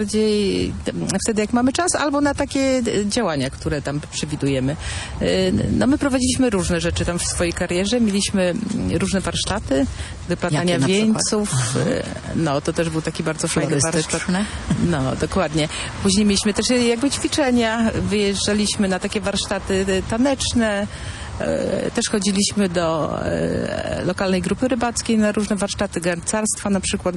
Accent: Piła, Greater Poland Voivodeship, Poland; tam mieszkam tak naprawdę 30 lat. Przyjechałam tutaj z Piły, że tak powiem, za mężem.

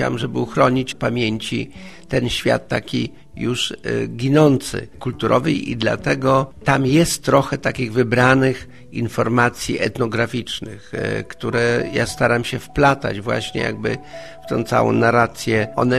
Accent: Pomeranian Voivodeship, Poland; bo najpierw oczywiście w małym stopniu wiedziałem, że jestem Kaszubą jako dziecko, no bo wszyscy byli Kaszubami.

